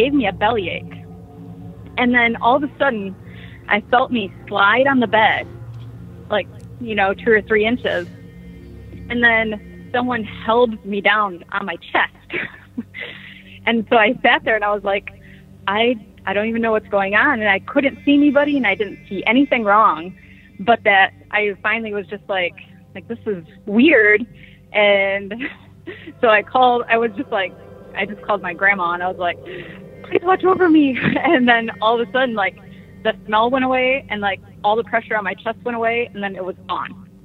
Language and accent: English; Michigan, United States; Oh, I was just going to say, because I'm from Michigan.